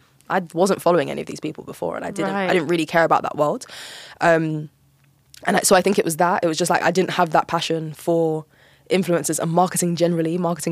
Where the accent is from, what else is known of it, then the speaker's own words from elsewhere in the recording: London, United Kingdom; I grew up in South London, which is an incredibly diverse place. Mm. Everyone's everything. We're also a very blunt people. Like South London people generally, we're very blunt and direct.